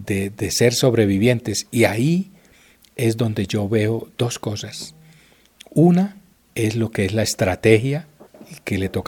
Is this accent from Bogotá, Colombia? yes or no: yes; Bogotá, Colombia; los más afectados somos los bogotanos.